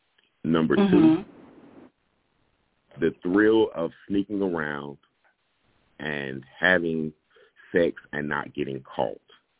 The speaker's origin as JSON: {"language": "English", "town": "Kinston", "region": "North Carolina", "country": "United States", "tie": "born or raised there", "said": "I'm 39 years old, and I was born and raised in Kinston, North Carolina."}